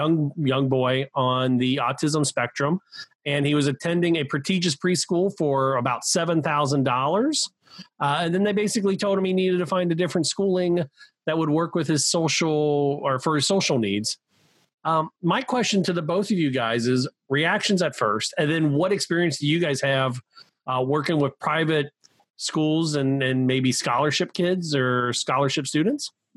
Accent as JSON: {"language": "English", "town": "Cincinnati", "region": "Ohio", "country": "United States", "said": "I come from Cincinnati, where a lot of our private schools down here in Cincinnati are the Catholic schools."}